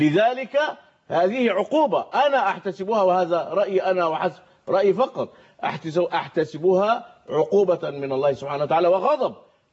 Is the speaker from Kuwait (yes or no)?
no; Egypt; نحن الآن الكثير من أهل مصر ومن بلاد مصر